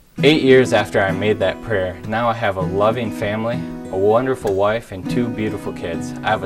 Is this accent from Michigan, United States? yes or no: yes; Flint, Michigan, United States; I grew up in Flint, Michigan. With my single mother, she was an abusive alcoholic.